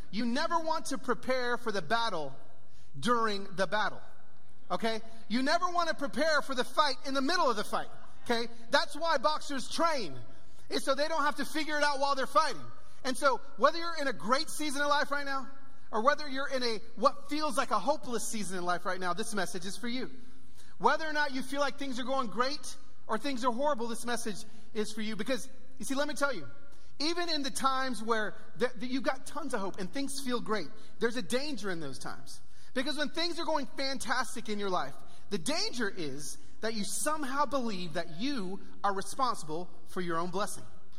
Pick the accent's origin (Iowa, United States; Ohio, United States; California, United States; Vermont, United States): California, United States; Pico Rivera; born there; now in Nashville, United States; I do live in Nashville, Tennessee, but I don't hail from Nashville, Tennessee. I was born in East LA in Pico Rivera.